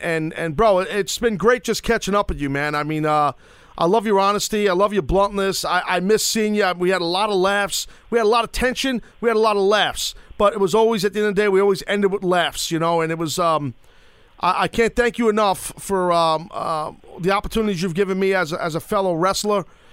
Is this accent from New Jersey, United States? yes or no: no; New York, United States; accent: New York; his southern drawl, like my New York accent, can sometimes butcher the English language